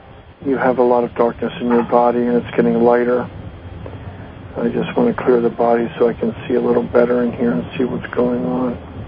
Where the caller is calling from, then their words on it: Nevada, United States; I'm calling you from Nevada.